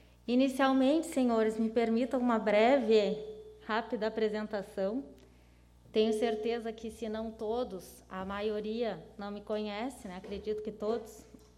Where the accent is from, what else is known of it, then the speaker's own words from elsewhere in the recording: Pelotas, Rio Grande do Sul, Brazil; now in São José do Norte, Brazil; Eu sou natural de Pelotas, então vim para minha felicidade, voltei aqui para o Sul